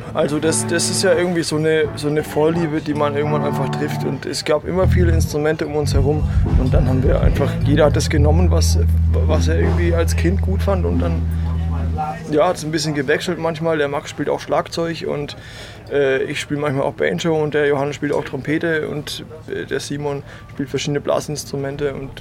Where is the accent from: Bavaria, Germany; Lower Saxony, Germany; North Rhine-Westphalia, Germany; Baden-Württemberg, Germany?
Bavaria, Germany; Dietenhofen; Ja, wir kommen aus Dietenhofen.